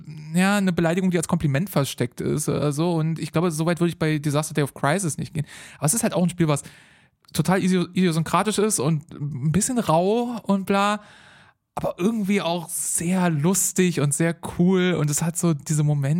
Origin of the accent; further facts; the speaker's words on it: Berlin, Germany; Als Berliner ist es unfassbar, wie sehr in Berlin stetig und immer die ganze Zeit gebaut wird, überall.